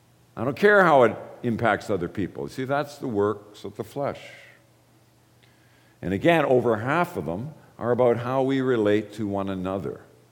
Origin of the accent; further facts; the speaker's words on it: Ireland; We often think, as an Irishman, I think, well, they must come from Ireland.